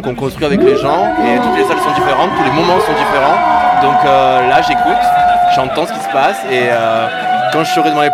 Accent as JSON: {"language": "French", "town": "Montpellier", "region": "Occitanie", "country": "France", "said": "je suis de Montpellier"}